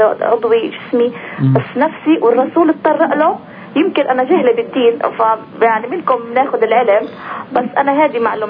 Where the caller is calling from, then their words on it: Ramallah, Ramallah and al-Bireh Governorate, Palestine; من رام الله.